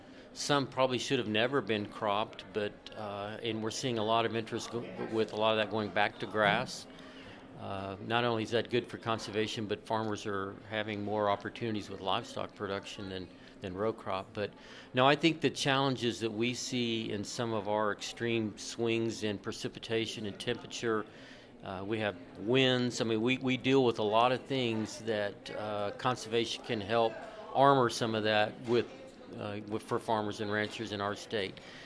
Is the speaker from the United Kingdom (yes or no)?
no; Oklahoma, United States; the state conservationist here in my home state